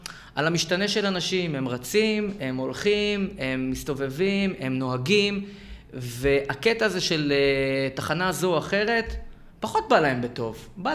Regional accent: Rehovot, Central District, Israel; גדלתי ברחובות

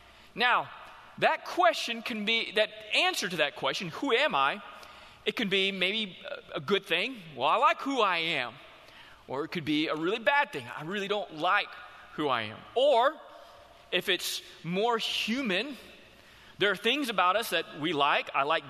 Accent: Houston, Texas, United States; That was from my house in Houston, growing up in Houston. It was a 10.5-hour drive to Lubbock, Texas, to Texas Tech University.

